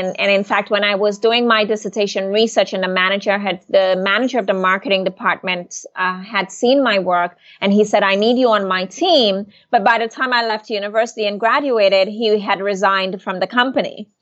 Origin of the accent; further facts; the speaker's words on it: Martinique; first language French; English is a second language; French island of Martinique, which is a department of France. And we lived there for about 5 years. So my first language is actually French. And later moved back to the island as a child